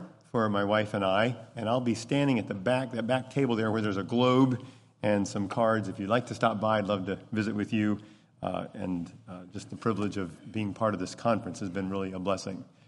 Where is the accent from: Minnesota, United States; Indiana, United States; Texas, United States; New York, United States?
Indiana, United States; also born or lived in Taiwan; Susie herself is from Ohio, and I'm from Indiana. Although, as you heard, I spent 15 of my first 18 years in Taiwan.